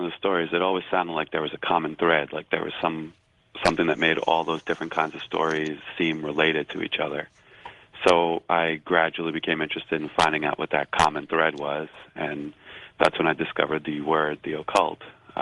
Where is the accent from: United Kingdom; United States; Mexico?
United States; Long Island, New York; Well, we're both Greek, and we're both from Long Island, so that'll do it.